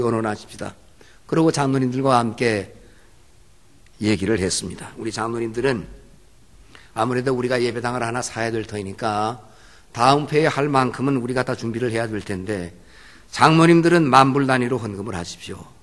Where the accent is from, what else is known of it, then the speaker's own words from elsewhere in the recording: Busan, South Korea; 내가 얼마 전에 우리 고향 부산 그래도 동네 온천장에 있는